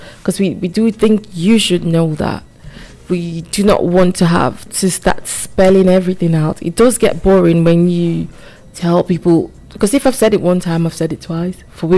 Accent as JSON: {"language": "English", "country": "Nigeria", "said": "I feel personally attacked as a Nigerian woman. Okay, Kwame, I'll say this. Nigerian women know their worth. We like stability. We love the soft life. That's how we were raised."}